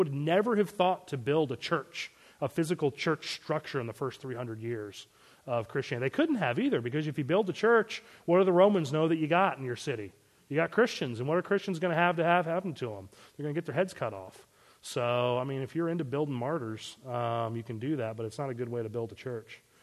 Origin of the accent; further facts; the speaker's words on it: Maryland, United States; I was raised in Maryland, which is a former Catholic colony.